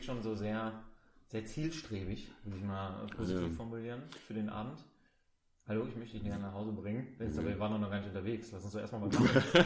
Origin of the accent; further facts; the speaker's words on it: Duisburg, North Rhine-Westphalia, Germany; also ich komme aus Duisburg und wir sind einfach fast alles mit dem Fahrrad gefahren